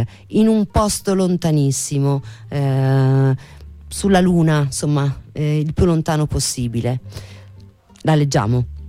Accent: Bologna, Emilia-Romagna, Italy; born there; Io alle elementari sono nata a Bologna.

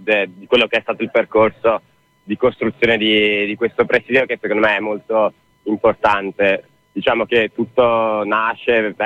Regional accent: Venice, Veneto, Italy; Io vengo da Venezia

